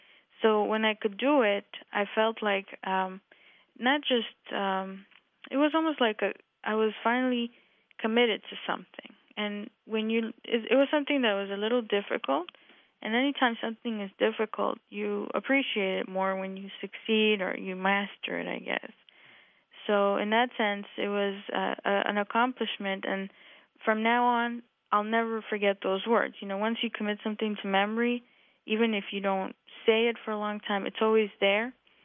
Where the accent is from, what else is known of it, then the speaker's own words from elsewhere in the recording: Russia; now in Dallas, United States; and I'm originally from Russia, and I live in Dallas, Texas now.